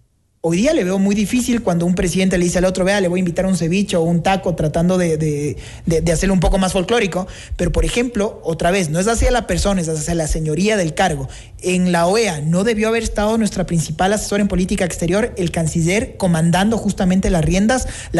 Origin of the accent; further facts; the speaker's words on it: Ecuador; Espero, como ecuatoriano, que nos vaya muy bien.